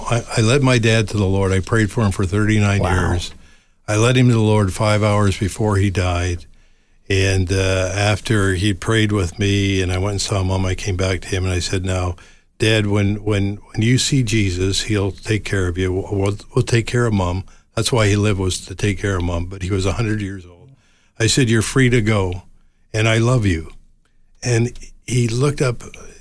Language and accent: English; Scotland, United Kingdom; But we're Scottish, and we don't really get into that mushy stuff.